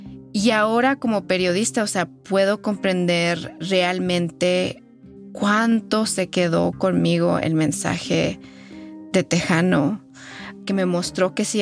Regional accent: Ciudad Juárez, Chihuahua, Mexico; born there; Pero para mí, como norteña mexicana, porque nací en Ciudad Juárez

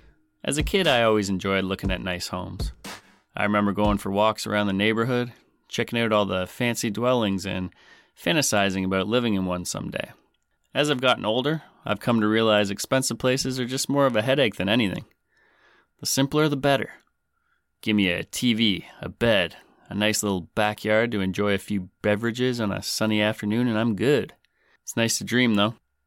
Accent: Canada; I'm your Canadian host … coming at you straight out of the closet with another tale from up north, eh?

